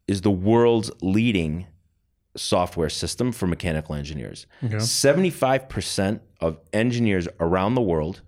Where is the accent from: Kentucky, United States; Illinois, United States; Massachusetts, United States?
Massachusetts, United States; Boston; now in Armenia; They knew I was a guy from Boston mm-hmm. that came to Hayastan and opened up a business.